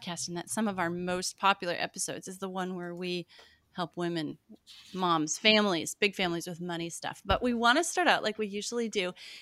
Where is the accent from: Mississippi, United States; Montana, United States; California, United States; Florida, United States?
Montana, United States; Okay, I know you're Bonnie's friend, but you can be my BFF now too, because I'm from Montana.